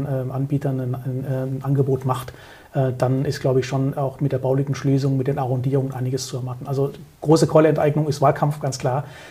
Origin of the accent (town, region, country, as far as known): Southern Germany, Germany